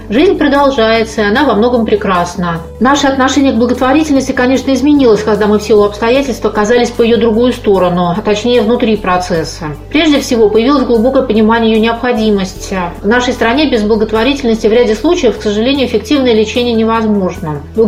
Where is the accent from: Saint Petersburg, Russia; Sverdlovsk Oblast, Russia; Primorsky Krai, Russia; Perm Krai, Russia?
Saint Petersburg, Russia; я из Петербурга, преподаватель.